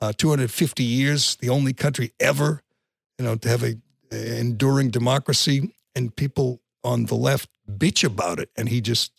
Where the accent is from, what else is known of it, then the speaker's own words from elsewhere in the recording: Massachusetts, United States; Yeah, I'm liberal because I'm from Massachusetts.